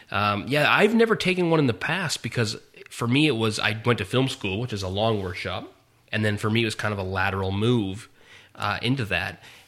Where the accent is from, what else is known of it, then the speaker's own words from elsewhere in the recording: Canada; because I'm Canadian.